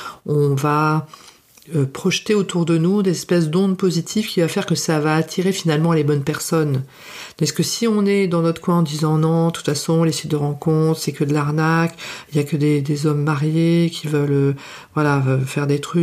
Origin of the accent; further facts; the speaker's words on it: France; j'en disais pas, non, je suis française, moi pas comprendre, ou parler moins vite